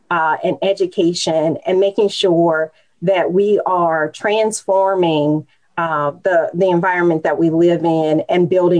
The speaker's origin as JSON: {"language": "English", "town": "Memphis", "region": "Tennessee", "country": "United States", "tie": "born or raised there", "said": "I grew up in Memphis, Tennessee, with the middle class, in a middle class family."}